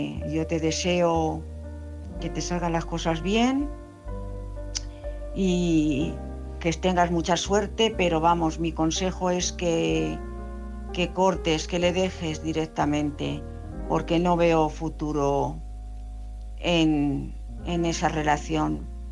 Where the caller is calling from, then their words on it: Madrid, Community of Madrid, Spain; de Madrid.